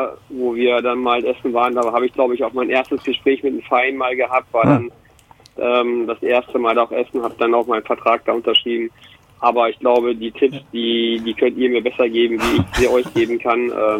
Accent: Braunschweig, Lower Saxony, Germany; born there; moved away as an adult; Ich bin zwar gebürtiger Braunschweiger, bin aber auch mit 18 dann schon mit dem Fußball unterwegs gewesen und bin dann halt auch in der Weltgeschichte rumgekommen und habe eigentlich immer so in kleineren Städten gelebt

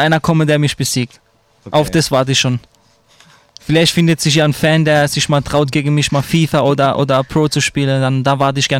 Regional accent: Ludwigshafen, Rhineland-Palatinate, Germany; born there; Normal bin ich zwar in Ludwigshafen geboren, aber ich sehe mich schon als Mannheimer, ja.

